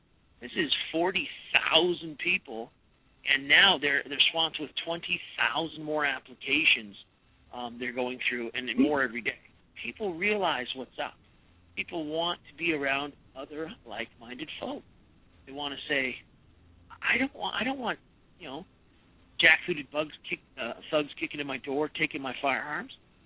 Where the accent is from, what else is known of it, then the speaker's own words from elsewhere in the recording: Montana, United States; also born or lived in Alaska; I'm from Montana originally. I grew up there in Alaska.